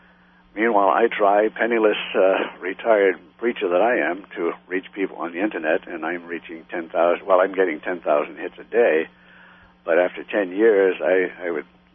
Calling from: New Haven, Connecticut, United States; I'm not far from Yale.

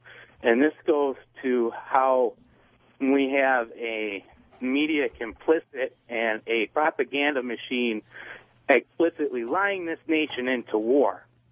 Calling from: Detroit, Michigan, United States; I'm calling from Detroit.

